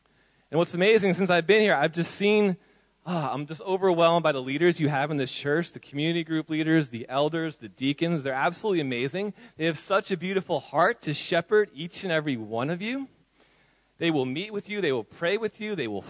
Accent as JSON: {"language": "English", "country": "United States", "said": "In my home country, in America, all of those megachurch pastors that you're probably seeing in the news have built these huge churches"}